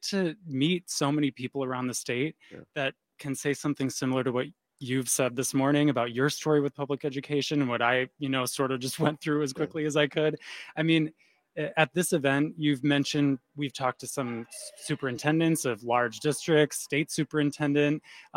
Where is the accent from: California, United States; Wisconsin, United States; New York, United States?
Wisconsin, United States; Eau Claire; Yeah, I was born and raised in Eau Claire and went through 13 years of public school in Eau Claire from 1999 to 2012. And I'm kind of a fourth generation person from that area, Northwest Wisconsin, kind of Western Wisconsin, Eau Claire mostly